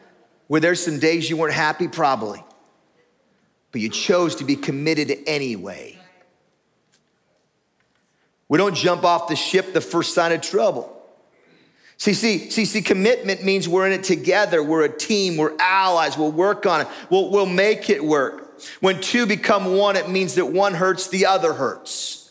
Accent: Tillamook, Oregon, United States; I remember growing up in Tillamook, Oregon, and it rained 100 inches a year.

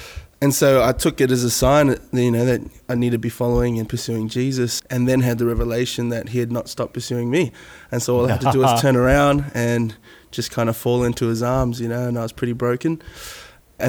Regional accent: New Zealand; I was raised in New Zealand, two little islands south of Australia.

